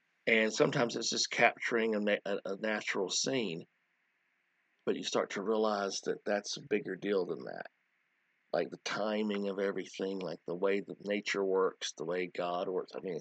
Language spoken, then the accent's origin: English; the South, United States; I'm American and I'm from the South and you're speaking French.